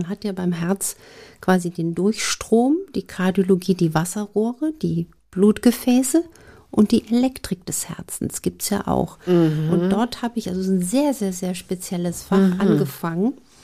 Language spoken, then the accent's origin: German; Saarland, Germany; Ich bin groß geworden in dem Dreiländereck zwischen Luxemburg, Frankreich und Deutschland.